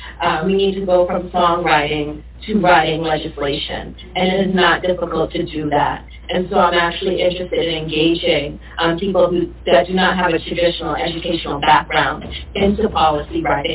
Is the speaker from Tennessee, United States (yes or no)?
no; Boston, Massachusetts, United States; I grew up in Boston. I have friends in South Shore. I have friends in Central Massachusetts.